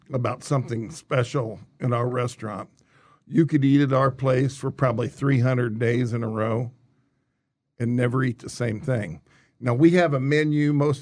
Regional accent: Indianapolis, Indiana, United States; You know, and I say, well, I do too, and I'm from Indianapolis, you know.

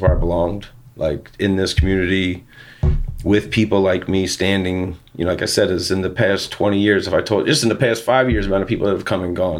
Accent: Philadelphia, Pennsylvania, United States; I come from Italian undertakers in the city. Like, it's not normal for kids to have dreadlocks and be Rasta style in inner city Italian neighborhoods

